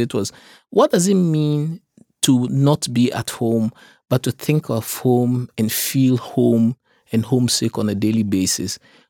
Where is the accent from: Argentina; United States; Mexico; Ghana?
Ghana; the hunger for knowledge that I myself had growing up in Ghana.